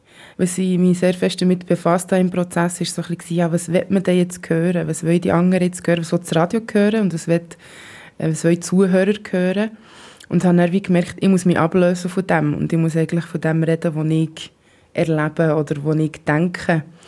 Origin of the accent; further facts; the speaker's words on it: Switzerland; accent: Swiss German; first language Swiss German; Normalerweise schreibe ich auf Englisch. Und Englisch ist halt nicht meine Muttersprache und darum muss ich viel reflektieren oder manchmal mal ein Wort googeln und so. Das habe ich jetzt halt auf Deutsch nicht müssen, auf Schweizerdeutsch.